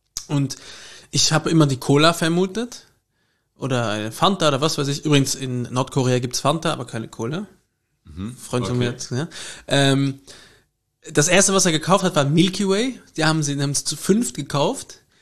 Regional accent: East Germany, Germany; Wir sind auch aus dem Osten.

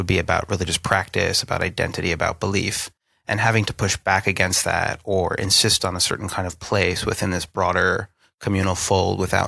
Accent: Northeast, United States; at least in the place that I grew up in the Northeast

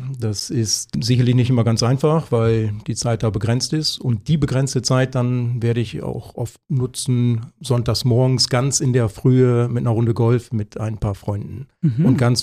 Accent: North Rhine-Westphalia, Germany; Ja, ich bin im Münsterland groß geworden, sind so ungefähr 400 Kilometer nördlich von hier.

